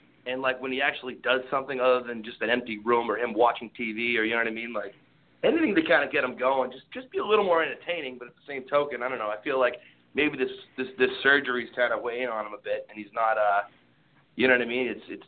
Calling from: Lowell, Massachusetts, United States; Oh, Lowell, Massachusetts.

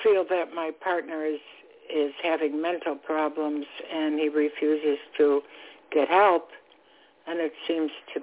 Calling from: Florida, United States; Hi, Toni. … calling from Florida.

